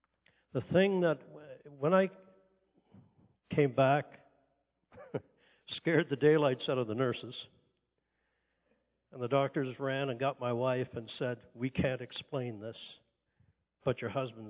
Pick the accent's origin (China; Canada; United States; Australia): Canada; I'm 70 years old now, and I came up through the bush. I flew bush in Canada. I'm Canadian.